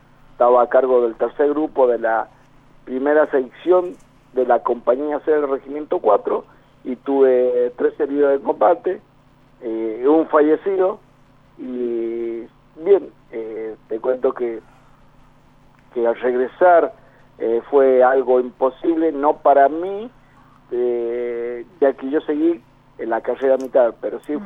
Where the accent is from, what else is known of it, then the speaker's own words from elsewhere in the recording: San Juan, Argentina; Soy sanjuanino, en el año 1981 me fui a la Escuela Suboficial de Sargento Cabral